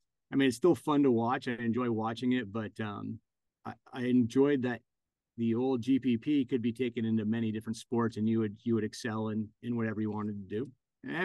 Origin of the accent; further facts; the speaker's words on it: Vermont, United States; I'm from Vermont where we're headquartered. And wanted to enjoy the idea about going back to Vermont and working with my friends.